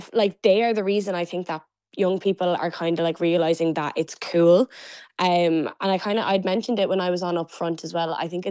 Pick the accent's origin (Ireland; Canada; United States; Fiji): Ireland; when you're abroad, you kind of realize that everyone loves Irish people. So it's not just about like being Irish. It's like the language is such a huge part of our culture.